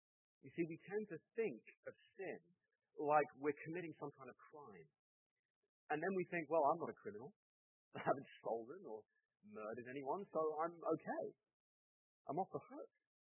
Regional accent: England, United Kingdom; now in Massachusetts, United States; Now, I live near the sea in Massachusetts. You're never too far from a beach where I live. And I come from England, which is an island nation where the sea is just part of life.

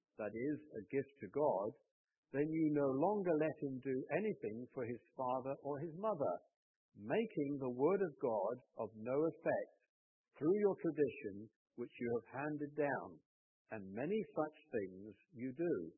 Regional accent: Sidmouth, South West England, United Kingdom; Well, I come from a seaside town in England called Sidmouth. That is a picture of my hometown

